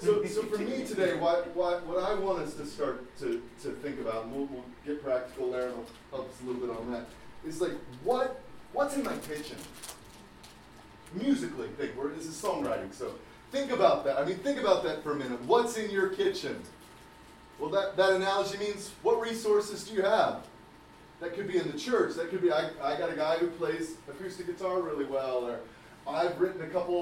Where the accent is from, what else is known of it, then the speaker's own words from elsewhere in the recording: Midwest, United States; So my passion to see is I grew up in Midwest America, mostly white church, but then would sneak to northern Indianapolis to go to church.